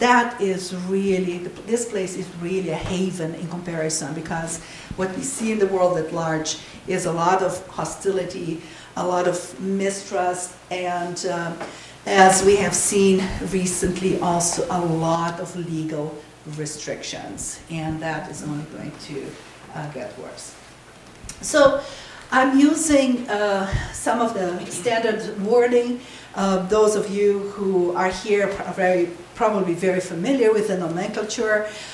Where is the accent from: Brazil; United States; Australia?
Brazil; We come from Brazil